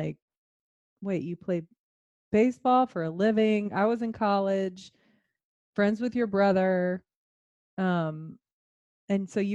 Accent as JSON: {"language": "English", "town": "Alpharetta", "region": "Georgia", "country": "United States", "tie": "born or raised there", "said": "Well, that was growing up in Alpharetta in Atlanta. Yeah, so we went to a lot of Braves games, and it was really cool."}